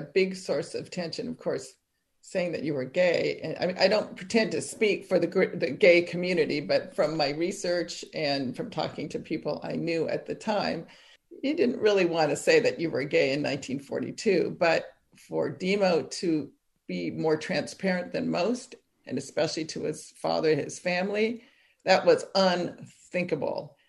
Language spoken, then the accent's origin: English; Sacramento, California, United States; And then of course, you know, the Greek community in which I lived. I grew up in Sacramento and many, many wonderful Greek people and Greek families there. So I definitely had a Greek American background from which to draw.